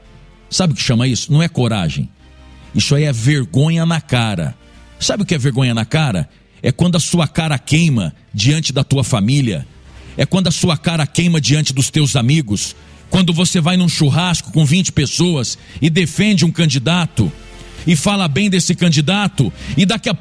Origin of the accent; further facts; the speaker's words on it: Brazil; como eleitor, como brasileiro, não tô falando como opinião pública